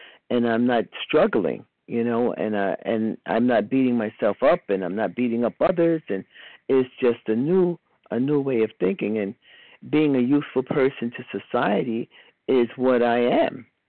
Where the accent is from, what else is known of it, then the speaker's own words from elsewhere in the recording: Charlotte, North Carolina, United States; I'm from Charlotte.